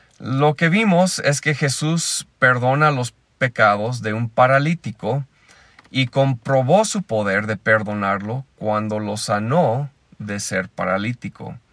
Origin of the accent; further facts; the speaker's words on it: Pátzcuaro, Michoacán, Mexico; de Pátzcuaro